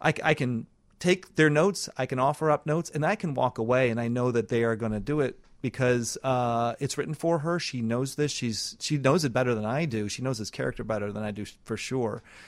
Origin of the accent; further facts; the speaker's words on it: Newton, Iowa, United States; And I grew up in the middle of Iowa. I grew up in Newton, Iowa.